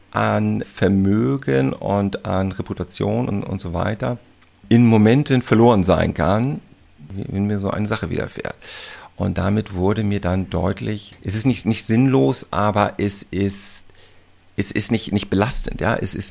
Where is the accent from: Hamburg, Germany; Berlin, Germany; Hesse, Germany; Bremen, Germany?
Hamburg, Germany; Ja, also ich bin aufgewachsen in Hamburg, wie ich sagte. Mein Vater ist Pastor und deswegen war ich also immer im christlichen Kontext unterwegs